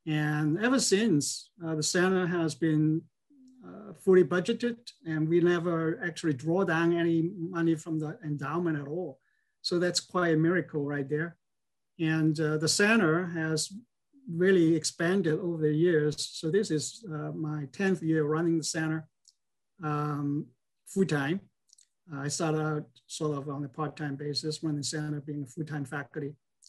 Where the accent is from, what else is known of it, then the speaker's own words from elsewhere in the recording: Hong Kong; born there; moved away as an adult; I'm Chinese. I was born in Hong Kong. And I went to university in Hong Kong. And I went to the United States, University of Chicago, get my graduate degrees.